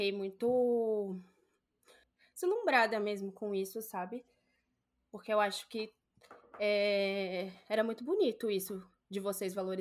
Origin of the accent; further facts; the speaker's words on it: São Paulo, Brazil; Eu como uma visão de fora, né, que sou de São Paulo.